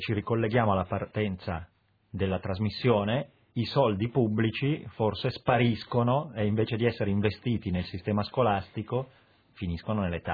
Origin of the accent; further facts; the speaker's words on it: Milan, Lombardy, Italy; in fin dei conti io sono di Milano, sono italiano